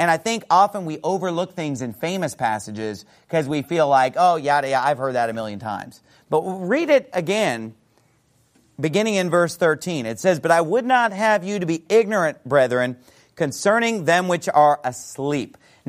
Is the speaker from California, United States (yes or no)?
yes; Sacramento, California, United States; And I'm from Sacramento, California. So when I was growing up, I would see this guy on TV.